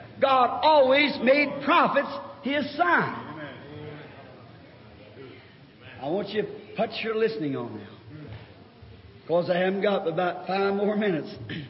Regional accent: Ireland

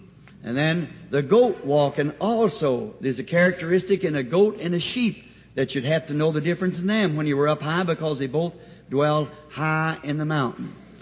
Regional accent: Tucson, Arizona, United States; I come from Tucson, where it's really good and dry

